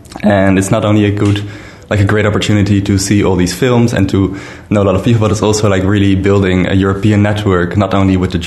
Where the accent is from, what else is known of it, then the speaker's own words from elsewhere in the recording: The Hague, South Holland, Netherlands; I am from The Hague, so I just knew it from my like childhood